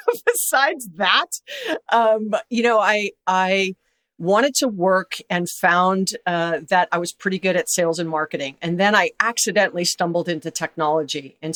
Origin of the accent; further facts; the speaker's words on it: Hawaii, United States; Well, I was blessed to have been born and raised in Hawaii, which I am, 54 years old. So you can imagine being a kid traveling to the mainland and saying you're from Hawaii